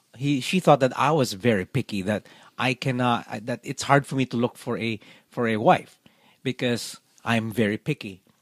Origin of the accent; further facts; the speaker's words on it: Manila, Metro Manila, Philippines; I grew up in a very Catholic society. I grew up in the Manila, Philippines